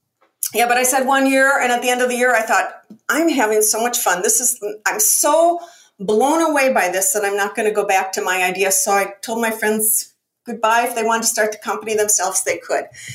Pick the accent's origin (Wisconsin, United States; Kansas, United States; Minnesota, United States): Minnesota, United States; Minneapolis; I'm from Minneapolis, and Minneapolis at that point in time had the sixth largest corporate headquarters in the U.S.